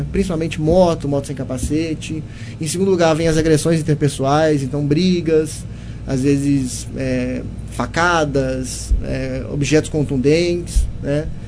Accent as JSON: {"language": "Portuguese", "town": "Conselheiro Lafaiete", "region": "Minas Gerais", "country": "Brazil", "moved": "as an adult", "said": "Bom, eu sou natural de Conselheiro Lafaiete, é uma cidade no interior de Minas, ali próximo a Belo Horizonte, deve dar mais ou menos uns 100 quilômetros de Belo Horizonte. Aos 18 anos eu fui para Juiz de Fora"}